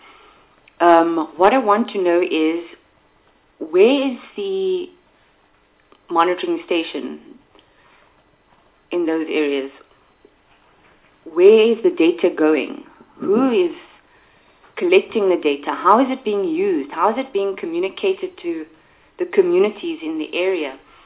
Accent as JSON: {"language": "English", "region": "KwaZulu-Natal", "country": "South Africa", "said": "I come from KwaZulu-Natal, and just like my colleague, Mr. Singh, Honorable Singh, we have a huge problem in the South Durban Basin"}